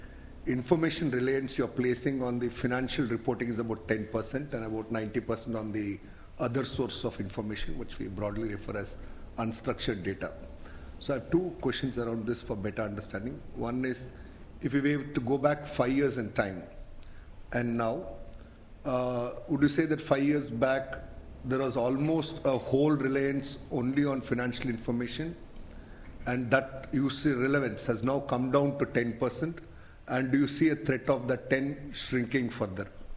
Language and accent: English; India; from India.